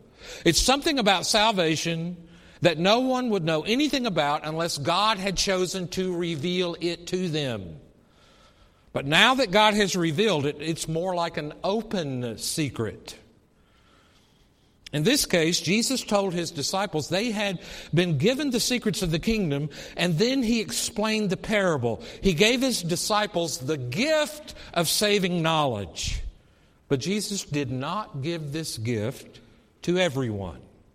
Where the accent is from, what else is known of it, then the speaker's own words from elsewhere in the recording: the South, United States; accent: Southern; I have to work really hard to say the word soil, because I'm from the South. And when you're from the South, you say soul, right?